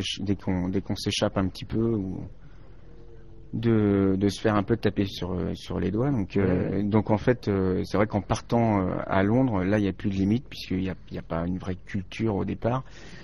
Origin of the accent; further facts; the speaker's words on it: Redon, Brittany, France; Je suis originaire de Bretagne. De Redon, voilà.